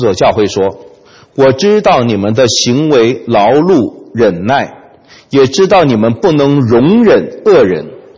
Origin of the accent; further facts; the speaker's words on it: China; 那我们中国人经常有句话叫做温水煮青蛙的